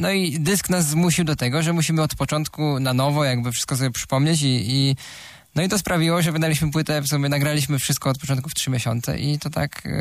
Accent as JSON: {"language": "Polish", "town": "Łomża", "region": "Podlaskie Voivodeship", "country": "Poland", "said": "Ja jestem Łomżyniakiem, więc jakby tu się zgadza."}